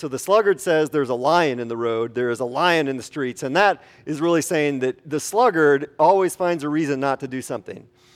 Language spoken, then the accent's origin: English; Wisconsin, United States; I am from Wisconsin. We do not have traffic in Wisconsin. We have cows. In Wisconsin, that's what we have.